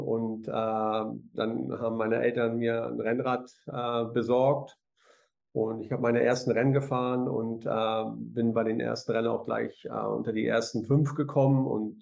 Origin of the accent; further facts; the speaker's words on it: Neumünster, Schleswig-Holstein, Germany; born there; Dann Neumünster, meine Geburtsstadt, wenn du so möchtest